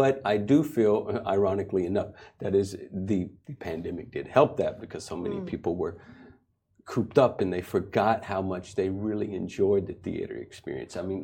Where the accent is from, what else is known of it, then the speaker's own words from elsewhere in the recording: Texas, United States; Yeah, I'm from Texas originally, so Southern hospitality runs through the veins, and my mother taught me well on that aspect.